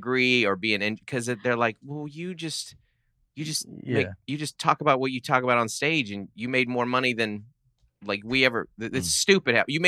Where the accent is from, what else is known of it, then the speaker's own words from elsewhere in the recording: Seattle, Washington, United States; now in San Diego, United States; We love living in San Diego. But I'm from Seattle.